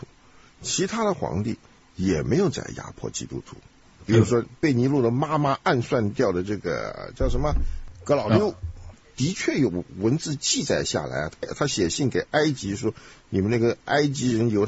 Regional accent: China; 我们中国人就想不通了

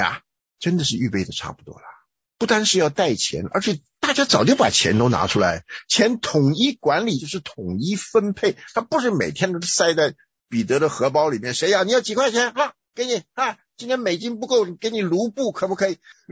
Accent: Taiwan; 我们从台湾来的人呢

